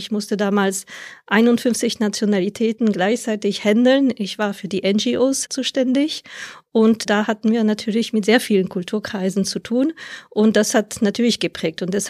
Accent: France; German is a second language; now in Netherlands; ich bin Französin. Ich lebe aktuell in den Niederlanden. Das ist meine 7. Auswanderung.

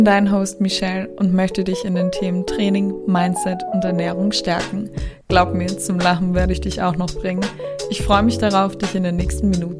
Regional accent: Cologne, North Rhine-Westphalia, Germany; ich komme aus Köln.

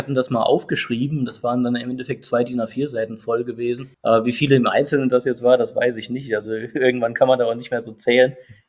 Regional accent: Saarland, Germany; Wir sind ja alle Saarländer

